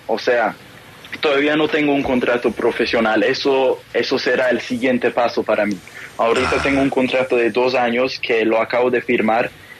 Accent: Colombia; born there; desde que nací, yo siempre me he sentido colombiano. Yo soy colombiano de nacimiento

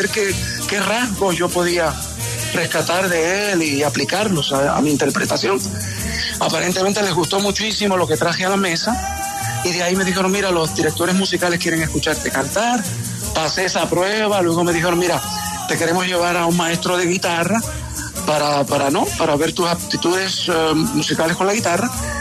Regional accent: Fajardo, Puerto Rico; now in New York, United States; llevo 39 años aquí ubicado en la ciudad de Nueva York. Vengo de Fajardo, Puerto Rico.

